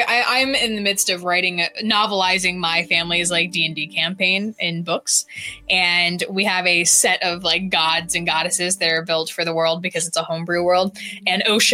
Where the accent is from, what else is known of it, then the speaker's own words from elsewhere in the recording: the South, United States; I'm from the South